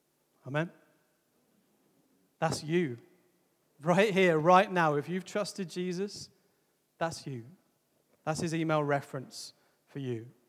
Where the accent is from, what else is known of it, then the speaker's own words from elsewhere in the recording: England, United Kingdom; I'm saying nothing, I'm English, so I won't get away with it.